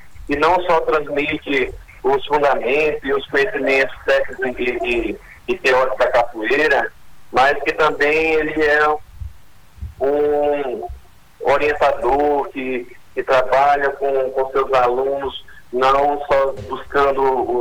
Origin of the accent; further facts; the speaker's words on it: Acre, Brazil; nós, como brasileiros que somos e acrianos de pé rachado